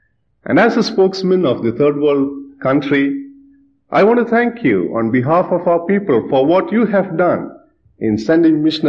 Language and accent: English; Bangalore, Karnataka, India; Susan and I come from Bangalore, and we come from one of the largest assemblies in India